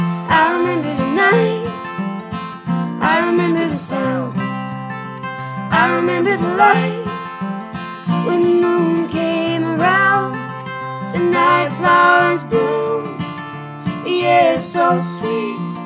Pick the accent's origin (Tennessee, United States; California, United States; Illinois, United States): California, United States; North San Diego County